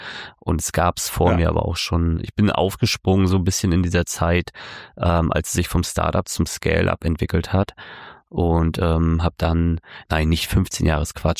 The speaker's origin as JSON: {"language": "German", "town": "Rostock", "region": "Mecklenburg-Vorpommern", "country": "Germany", "said": "Rostock City, die Grüße nehme ich gerne an, meine alte Heimat."}